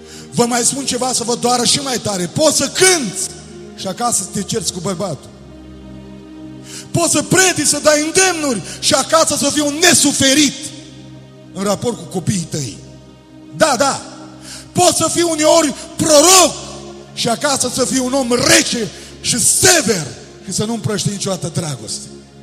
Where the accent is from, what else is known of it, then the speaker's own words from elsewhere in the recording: Romania; Sunt mândru că sunt român.